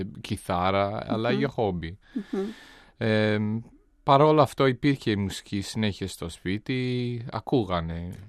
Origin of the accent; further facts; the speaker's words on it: Wellington, New Zealand; moved away as an adult; also born or lived in Boston; Στο Wellington, στην πρωτεύουσα, όπου ζούσα μέχρι τα 20 χρόνια, 21, 20, κάπου εκεί. Mm-hmm. Και έφυγα στην Αμερική, στη Βοστόνη